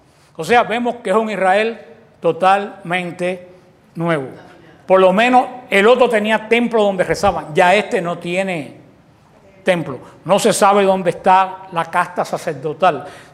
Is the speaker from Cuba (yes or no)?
yes; Cuba; soy cubano como ellos porque vivo en la misma isla.